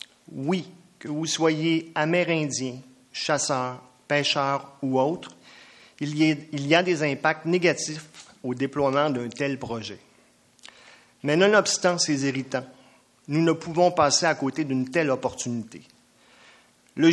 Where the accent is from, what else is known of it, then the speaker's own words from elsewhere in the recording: Chibougamau, Quebec, Canada; Je me présente … je suis natif de Chibougamau.